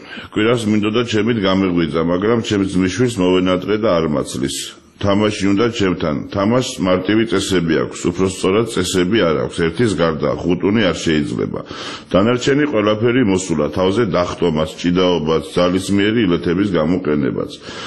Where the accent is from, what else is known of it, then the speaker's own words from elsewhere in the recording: Tbilisi, Georgia; მე ძალიან მიყვარს ჩემი ქალაქი, დედამიწაზე ყველაზე ძვირფასი ადგილია. ჩემი ბავშვობის უბნები სოლოლაკი და ვერა განსაკუთრებით მიყვარს